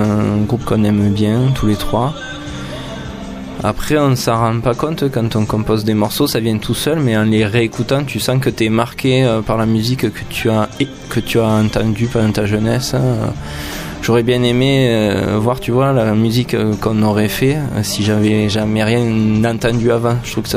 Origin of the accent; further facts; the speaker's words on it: Occitanie, France; on vient d'un petit village sous Vignargues, entre Nîmes et Montpellier.